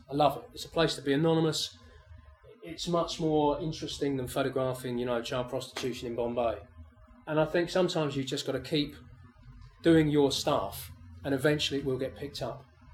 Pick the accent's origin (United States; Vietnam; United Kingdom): United Kingdom; England; I'm an Englishman photographing in India. I don't speak the language. My Hindi is awful